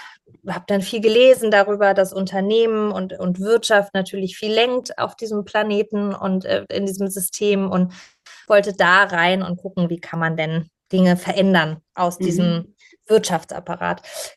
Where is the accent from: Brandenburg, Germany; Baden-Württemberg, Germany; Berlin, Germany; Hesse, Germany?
Baden-Württemberg, Germany; Pforzheim; meine Familie hat in Pforzheim, also der Goldstadt Deutschlands, einen Schmuckbetrieb gehabt, und da bin ich eben reingeboren worden